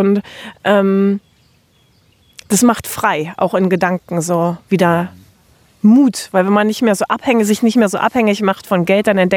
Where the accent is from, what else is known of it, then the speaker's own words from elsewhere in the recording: Potsdam, Brandenburg, Germany; Ja, ich komme aus Potsdam, bin wundervoll aufgewachsen und mir hat es nie an was gemangelt, ja.